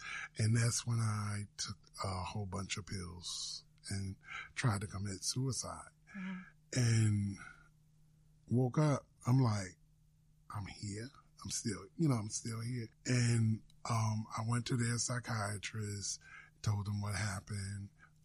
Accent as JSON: {"language": "English", "town": "Newark", "region": "New Jersey", "country": "United States", "said": "For whatever reason, the people in the southern region, because I was from Newark, people would try to pop stuff to start trouble."}